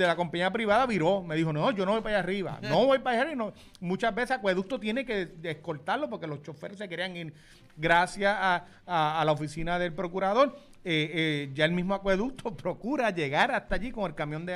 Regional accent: Lares, Puerto Rico; especialmente de mi pueblo Lares

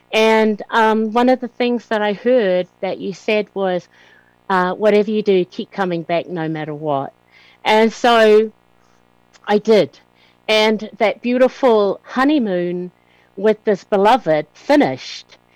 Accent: Auckland, New Zealand; come from the tribes of Napui and also Rere Ahua. Where I was born and raised is in Auckland, New Zealand. And my marae is Te Hape.

